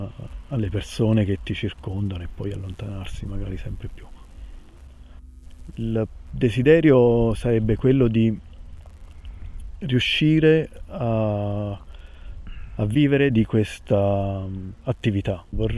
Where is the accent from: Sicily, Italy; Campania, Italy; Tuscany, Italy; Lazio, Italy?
Campania, Italy; Cassano Irpino; L'azienda si chiama Superterra, ha sede a Cassano Irpino, che è il mio paese.